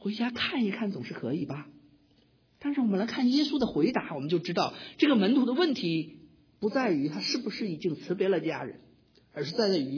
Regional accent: Tianjin, China; 很多人知道我是天津人，所以我在城里长大，从来没有跟过地

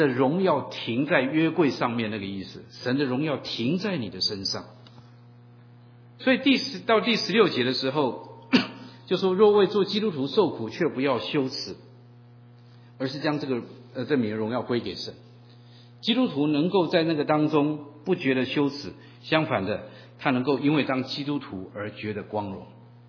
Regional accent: Taiwan; 在座很多我们从台湾来的弟兄姐妹

